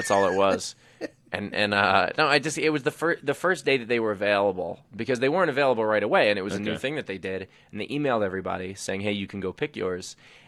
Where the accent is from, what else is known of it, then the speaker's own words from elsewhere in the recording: Queens, New York, United States; also born or lived in Los Angeles, United States; I grew up in Queens.